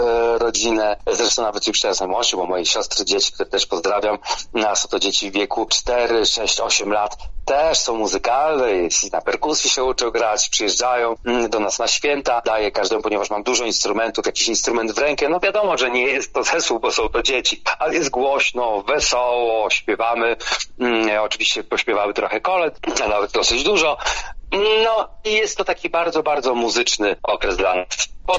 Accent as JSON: {"language": "Polish", "town": "Ostrołęka", "region": "Masovian Voivodeship", "country": "Poland", "said": "Jest to Olsztyn, Gdańsk, jestem z Ostrołęki."}